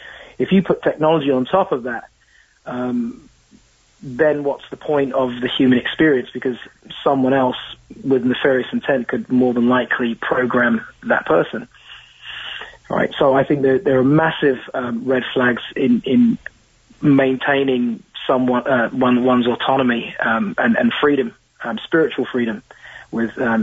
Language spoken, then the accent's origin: English; London, United Kingdom; growing up in London, you know, very old society, ghosts come with the territory, right?